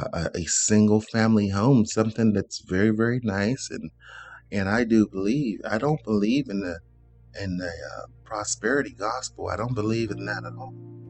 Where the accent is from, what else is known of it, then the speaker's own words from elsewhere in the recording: Belize; I found myself in my home country of Belize